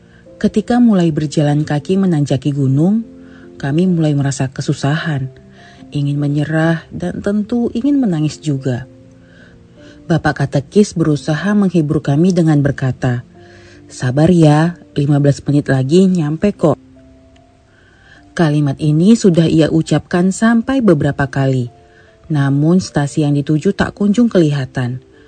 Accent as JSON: {"language": "Indonesian", "town": "Padangsidimpuan", "region": "North Sumatra", "country": "Indonesia", "tie": "born or raised there", "said": "saya merupakan salah satu anggota misdinar di sebuah paroki di kampung halaman saya di Kota Padang Sidimpuan, Sumatera Utara."}